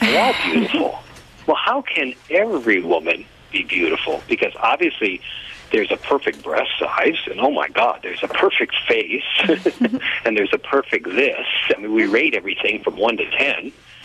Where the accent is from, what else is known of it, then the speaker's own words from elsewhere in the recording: United States; You know, I'm an American, and I'll tell you, I don't go for everything being free to corporations